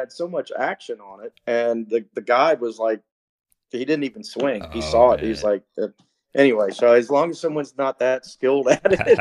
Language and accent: English; Kentucky, United States; also born or lived in Ohio; You know, I would say I'm from Ohio, and I mean, I lived in Ohio, and actually I was born in Ohio, lived in Kentucky, and I've was raised in Kentucky and lived there for a while